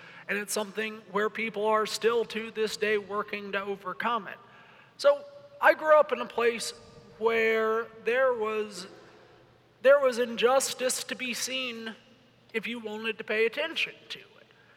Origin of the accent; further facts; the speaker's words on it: North Carolina, United States; So I am from North Carolina.